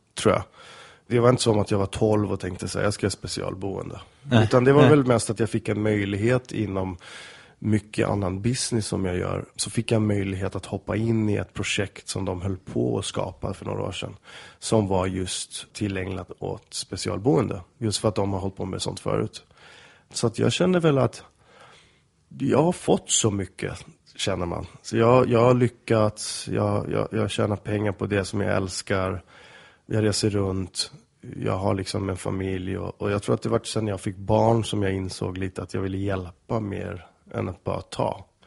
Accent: Solna, Stockholm County, Sweden; typ som jag växte upp i Solna

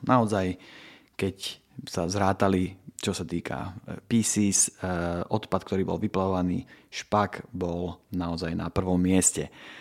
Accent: Rajec, Žilina Region, Slovakia; also born or lived in Šaľa; pochádzame ako rodina z Rajca a z Rajeckej Lesnej sú moji rodičia a Žilinský kraj, proste hrdý, národný, cítiaci človek a presťahovali sme sa do šale

